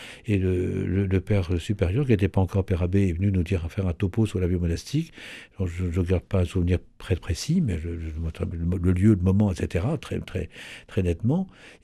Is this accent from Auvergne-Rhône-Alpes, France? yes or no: no; Saint-Hilaire-du-Harcouët, Normandy, France; born there; je suis né en effet à Saint-Hilaire-du-Harcouët